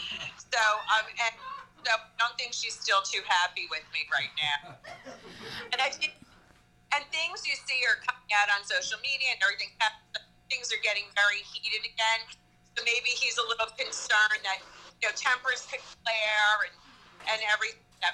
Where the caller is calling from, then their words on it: Ocala, Florida, United States; I wish I was there. I'm dialing in from Ocala, Florida.